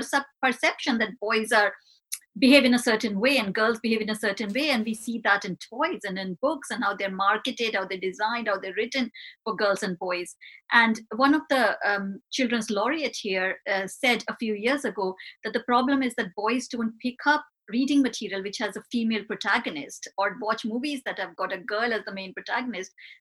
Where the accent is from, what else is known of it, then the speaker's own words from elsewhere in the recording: India; because I grew up in India, which is quite a patriarchal society in itself, where the birth of a girl is not celebrated.